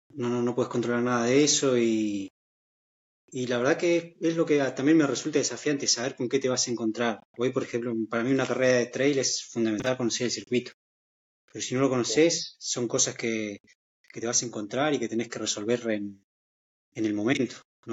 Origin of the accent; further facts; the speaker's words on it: San Martín, Neuquén, Argentina; moved away as an adult; yo que nací acá en San Martín, y después de casi 40 años estoy acá arriba viendo algo que nunca había visto en mi vida. Si bien me fui muy joven de San Martín con 20 años